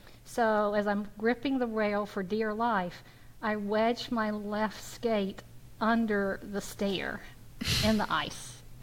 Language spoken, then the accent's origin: English; Florida, United States; he had only my first name, and he knew that I was from Florida.